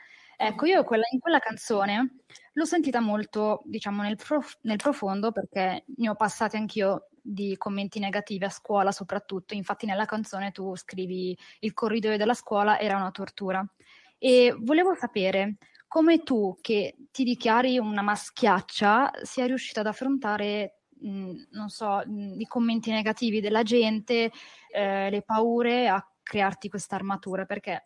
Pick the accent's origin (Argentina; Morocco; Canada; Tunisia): Morocco; Io sono marocchina.